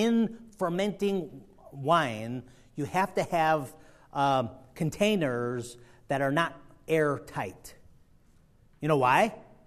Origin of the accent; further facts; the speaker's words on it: Sicily, Italy; Now, I'm from Sicily